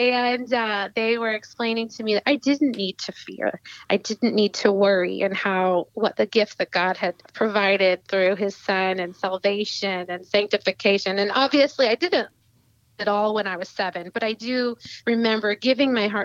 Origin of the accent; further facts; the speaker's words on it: Indianapolis, Indiana, United States; I am currently sitting in Indianapolis and I was born in Indianapolis. So full circle back, I was born in Indianapolis, Indiana, to a wonderful Christ-loving family that raised me well and basically stayed mostly in Indiana